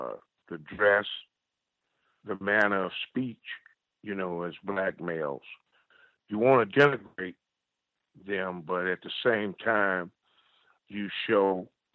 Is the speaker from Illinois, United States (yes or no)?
no; Texas, United States; born there; Of course, I was born in Texas.